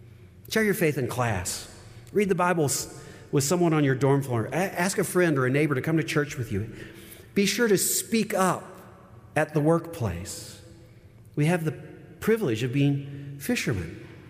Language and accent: English; Owensboro, Kentucky, United States; You know, when I told you about growing up in Owensboro, Kentucky, small western town, I heard that following Jesus meant stopping a bad habit